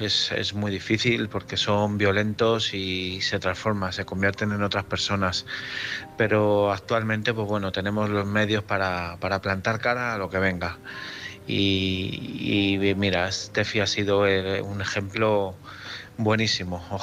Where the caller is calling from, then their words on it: Madrid, Community of Madrid, Spain; de Madrid.